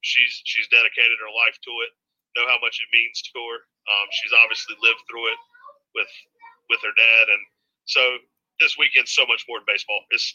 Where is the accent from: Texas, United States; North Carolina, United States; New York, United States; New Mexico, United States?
North Carolina, United States; Growing up in East Carolina, Pirate, you know, going to school there, following the program, was one big part of it.